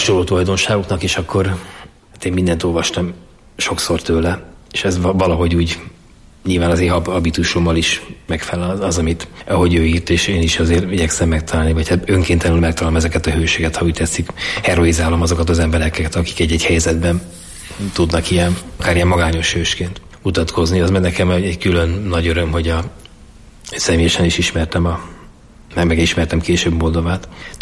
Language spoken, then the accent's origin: Hungarian; Budapest, Hungary; a Ferencvárosi rendezőpályaudvar, az ország legnagyobb pályaudvara volt. A Fradi másképpen, itt nőttem föl, jártam középiskolában.